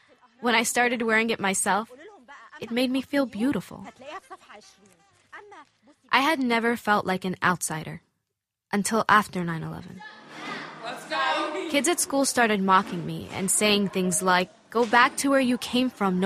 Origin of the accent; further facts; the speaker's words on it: United States; When I was a kid, I didn't think much about the fact that I'm an American, because it didn't occur to me that it could be challenged.